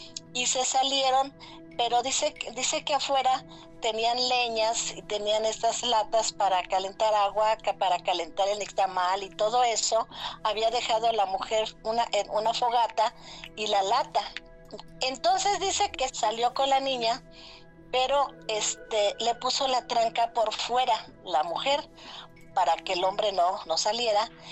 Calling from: Aguascalientes, Mexico; Mira, soy de Aguascalientes, mija

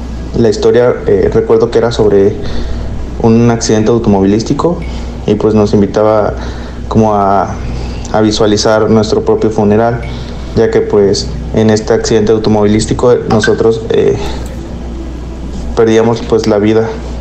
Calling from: Guerrero, Mexico; de Guerrero.

